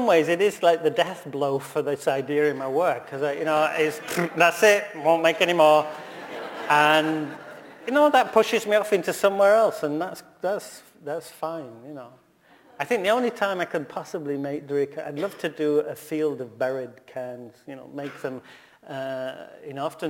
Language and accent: English; Scotland, United Kingdom; I want to say Glenrock because I'm Scottish.